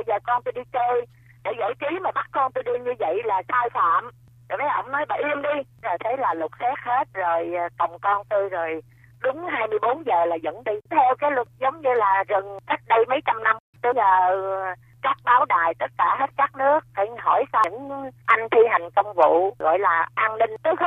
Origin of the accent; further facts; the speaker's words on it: Rach Gia, Kien Giang, Vietnam; Nguồn gốc tôi là người Rạch Giá.